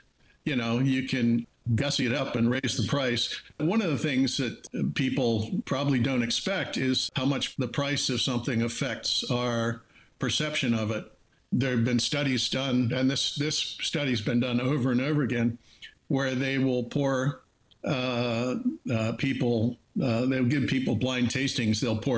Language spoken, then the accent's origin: English; Pennsylvania, United States; I grew up in Western Pennsylvania.